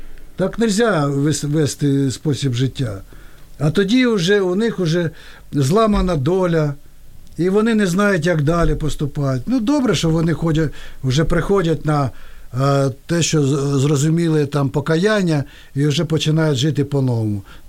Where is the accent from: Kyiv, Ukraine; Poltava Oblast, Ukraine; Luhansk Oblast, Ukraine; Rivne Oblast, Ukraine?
Kyiv, Ukraine; born there; Я люблю свою країну. Я народився в Києві.